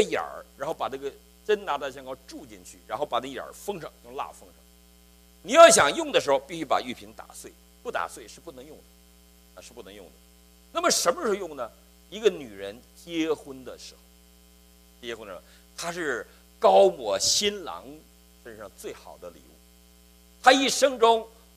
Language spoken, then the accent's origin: Chinese; Northeast China, China; 像我们东北人像那个炕桌一样